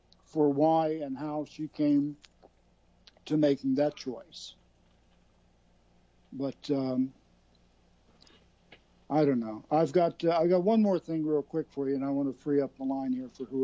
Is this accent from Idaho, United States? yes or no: no; Alexandria, Virginia, United States; headquartered in Arlington, Virginia, just one town over from my hometown, Alexandria.